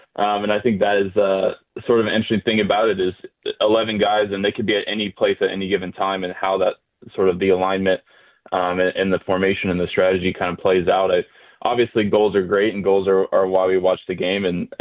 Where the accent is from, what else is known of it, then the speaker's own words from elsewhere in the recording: Dallas, Texas, United States; I think I got to have one local growing up in Dallas, being a local guy